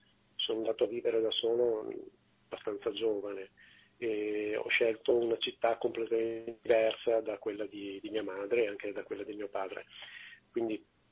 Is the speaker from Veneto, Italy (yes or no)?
yes; Veneto, Italy; Io sono veneto e quindi per arrivare a Latina ci metto tanto, tanto tempo.